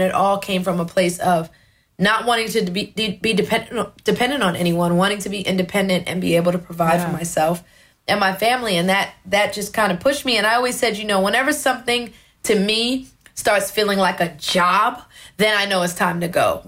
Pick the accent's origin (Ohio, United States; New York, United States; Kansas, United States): New York, United States; Brooklyn; Like, my mom was born in the Marcy Projects. I grew up in Brooklyn.